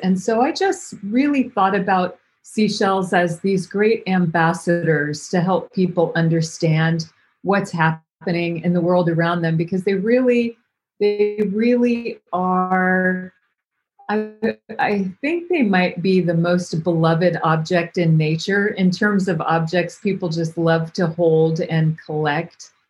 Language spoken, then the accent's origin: English; Florida, United States; born there; I was born in Lee County, so I'm from that part of the world.